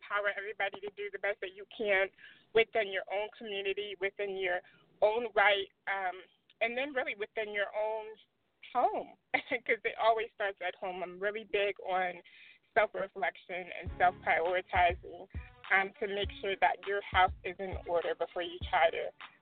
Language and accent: English; Killeen, Texas, United States; I want to commend and shout out a group from my hometown, Killeen, where I was raised